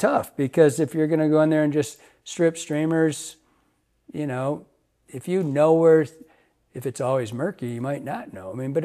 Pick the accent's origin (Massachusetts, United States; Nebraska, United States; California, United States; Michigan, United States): Michigan, United States; like where I grew up in Michigan